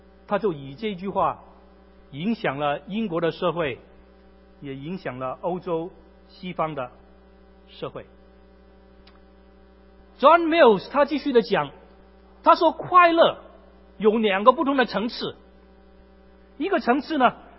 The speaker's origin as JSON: {"language": "Chinese", "region": "Guangdong", "country": "China", "said": "特别是如果在中国广东的地方，我们广东人最喜欢吃的是烤乳猪"}